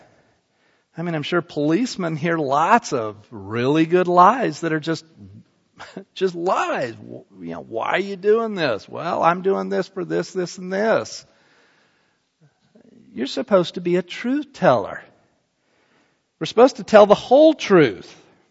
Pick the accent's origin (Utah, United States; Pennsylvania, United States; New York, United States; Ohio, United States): Utah, United States; Salt Lake City; I grew up in Salt Lake City where the Mormons are headquarters